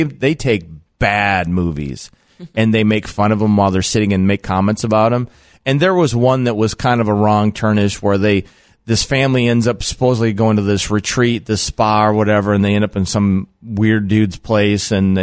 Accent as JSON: {"language": "English", "region": "South Dakota", "country": "United States", "tie": "born or raised there", "said": "growing up in South Dakota, some of the nationwide trends for style of dress and things like that, it took a while to get to my hometown."}